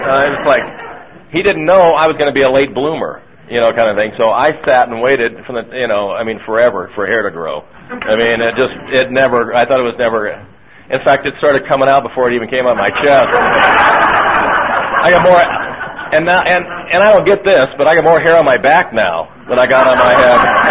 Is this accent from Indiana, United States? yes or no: no; Los Angeles, California, United States; I was raised in the Los Angeles area.